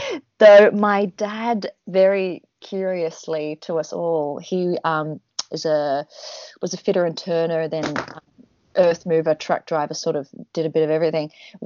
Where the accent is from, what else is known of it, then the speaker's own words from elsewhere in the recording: Traralgon, Victoria, Australia; I'm from a little town called Terrelgan in Gippsland, which is about 2 hours out of Melbourne. Not so far from where the big fires were. Sort of towards Mallacoota. So country town, coal mining industry, big paper mill, yeah